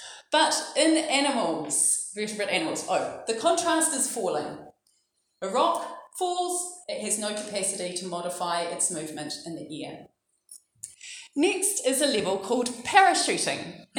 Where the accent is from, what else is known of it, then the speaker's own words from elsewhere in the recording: Dunedin, Otago, New Zealand; because I'm from Dunedin, and there's an albatross colony for the Royal Albatross at Tairoa Head.